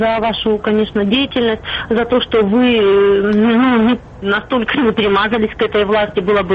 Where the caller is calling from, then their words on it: Irkutsk, Irkutsk Oblast, Russia; Здравствуйте … из Иркутска.